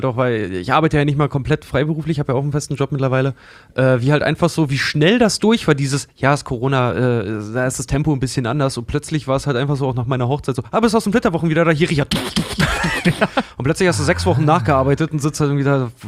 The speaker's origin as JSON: {"language": "German", "town": "Schwedt an der Oder", "region": "Brandenburg", "country": "Germany", "said": "Ich bin ursprünglich aus Schwedt an der Oder."}